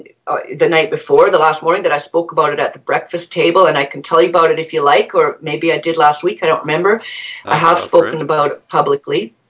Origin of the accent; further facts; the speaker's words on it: Canada; And then they determine flight risk with me because I'm Canadian.